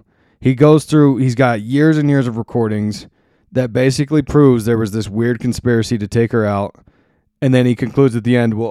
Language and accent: English; Lancaster, Pennsylvania, United States; I grew up in Lancaster, PA, which is, I feel like Lancaster's got a surlier bunch than New York City.